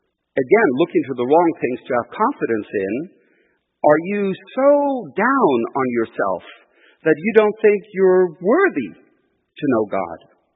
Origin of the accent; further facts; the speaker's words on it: Iran; I'm originally from Iran.